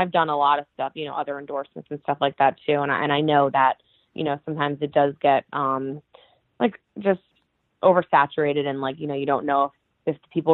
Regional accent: Yorktown Heights, New York, United States; I'm going to just kind of stay in New York, because I grew up in Yorktown Heights area.

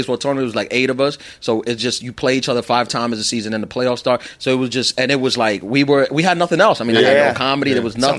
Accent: New York, United States; And I, like I said, I'm from New York. I went to school in Long Island, SUNY Old Westbury.

